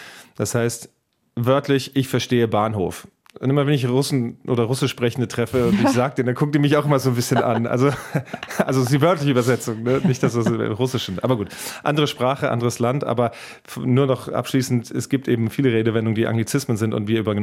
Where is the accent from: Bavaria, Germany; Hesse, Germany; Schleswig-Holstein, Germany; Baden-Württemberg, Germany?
Hesse, Germany; wie der Fluss, die Lahn im Hessischen, meiner Heimat.